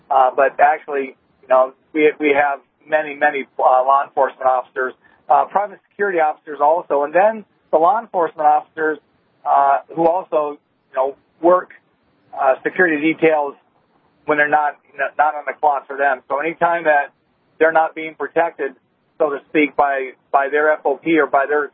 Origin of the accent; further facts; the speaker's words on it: Cincinnati, Ohio, United States; Certainly in Cincinnati, it's kind of my hometown, and they've had problems for years, and things like this happen quite regularly.